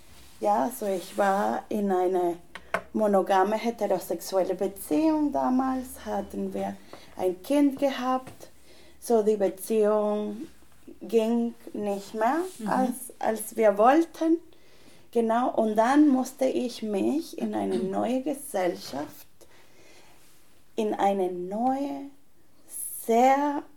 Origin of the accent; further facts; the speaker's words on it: Caracas, Capital District, Venezuela; German is a second language; now in Dresden, Germany; ich komme aus Caracas, ja, so Venezuela ist nicht LGBT-friendly